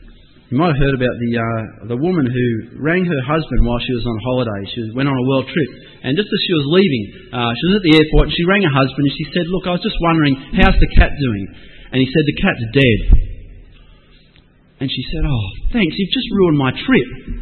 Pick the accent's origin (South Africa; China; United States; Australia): Australia; Now, as Australian Christians, we have many riches.